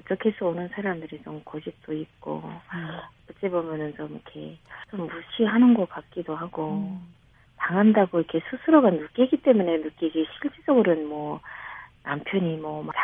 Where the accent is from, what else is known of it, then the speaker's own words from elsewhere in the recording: North Korea; now in South Korea; 내가 북한 사람이라는 그거 자체를 내가 이렇게 그냥 울타리를 치고 살았던 것 같아요.